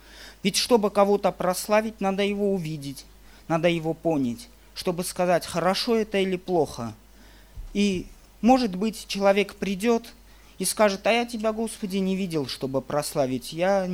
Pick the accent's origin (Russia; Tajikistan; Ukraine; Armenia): Armenia; Я работаю недалеко от столицы Армении, Еревана, я сам из Армении. И там такое место, там можно сказать, дачное такое место, красивое место.